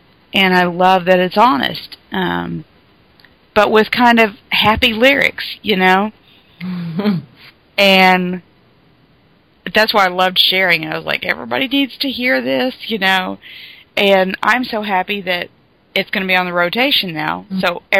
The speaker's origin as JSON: {"language": "English", "region": "Colorado", "country": "United States", "said": "You know, and I'm from Colorado originally."}